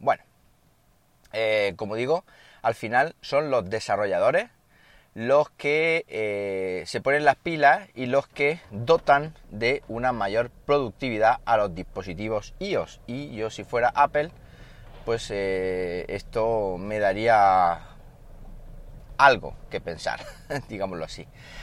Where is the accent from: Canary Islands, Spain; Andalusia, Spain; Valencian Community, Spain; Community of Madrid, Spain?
Andalusia, Spain; Siles; ahí en Siles, Jaén, que es mi pueblo, sí que se decía.